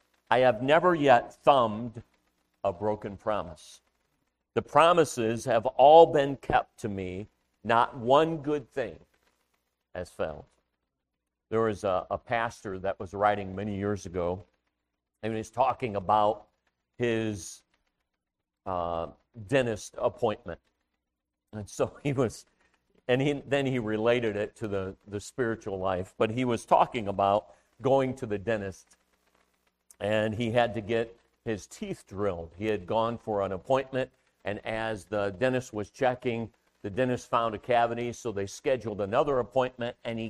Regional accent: Cleveland, Ohio, United States; I grew up in Cleveland, Ohio, Cleveland Baptist Church.

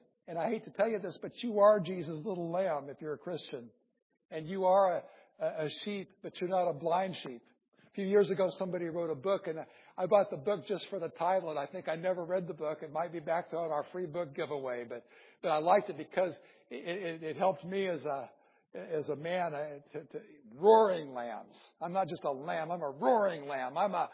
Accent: Iowa, United States; I grew up in Iowa. It was cattle and hogs mostly, and not sheep that I recall.

